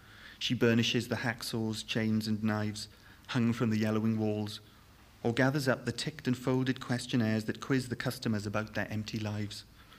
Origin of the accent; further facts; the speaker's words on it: Swansea, Wales, United Kingdom; I'm Welsh. I come from Swansea. And you will have gathered that from the accent straight away, but it's one of those relative things. Back in Swansea, they don't think I've got an accent, whereas you all do.